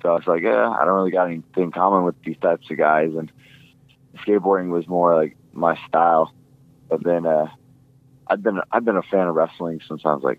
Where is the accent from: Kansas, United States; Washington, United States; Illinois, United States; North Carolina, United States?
Washington, United States; because I grew up in Washington my whole life, but when I first moved back to Seattle